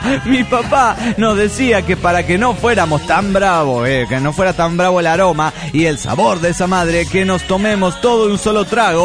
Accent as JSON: {"language": "Spanish", "town": "Madrid", "region": "Community of Madrid", "country": "Spain", "said": "de Madrid."}